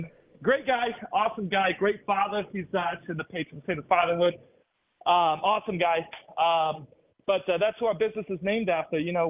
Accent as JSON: {"language": "English", "region": "Illinois", "country": "United States", "said": "I tell people I'm from Illinois, they say, oh, you're from Chicago? I said, no, I'm not from that place. Yeah, I'm from the, you know, I'm from the west."}